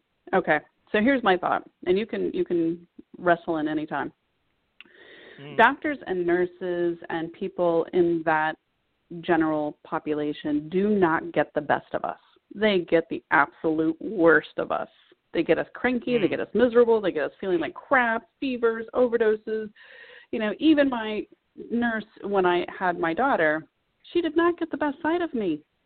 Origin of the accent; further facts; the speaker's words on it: Miami, Florida, United States; I'm from Miami, man.